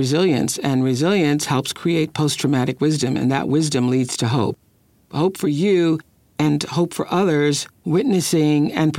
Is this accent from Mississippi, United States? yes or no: yes; Kosciusko, Mississippi, United States; makes me think of growing up in Kosciuszko, Mississippi, and how the church was the central point of our life.